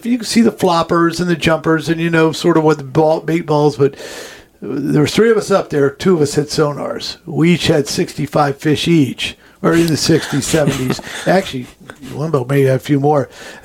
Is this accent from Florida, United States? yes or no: yes; Florida, United States; I grew up with all the Tellum boys. We're all from the Keys, so growing up there.